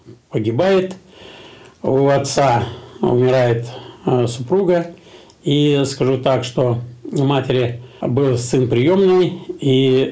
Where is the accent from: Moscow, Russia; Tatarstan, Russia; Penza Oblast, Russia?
Penza Oblast, Russia; Да, я из Белинского района.